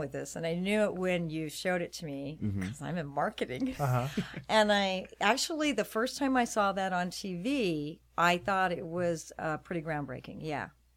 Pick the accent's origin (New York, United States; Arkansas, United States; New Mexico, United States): New Mexico, United States; now in Seattle, United States; Well, I'm originally from New Mexico, so I came up the coast.